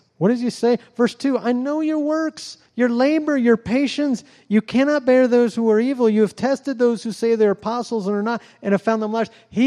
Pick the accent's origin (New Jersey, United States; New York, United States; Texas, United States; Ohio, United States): Ohio, United States; also born or lived in California; I can tell you right now, I grew up in Ohio. The people there are different than here. Mitch and Nina know that. It's just how we are. I used to live in California.